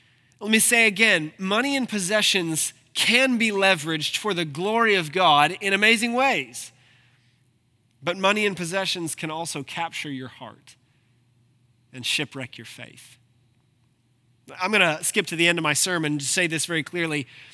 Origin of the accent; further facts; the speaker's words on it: Ohio, United States; I'm from Ohio. Ohio, and if you're from Ohio, if you've ever driven around, in almost every small town in Ohio, there is a Methodist church planted right in the middle of it, right?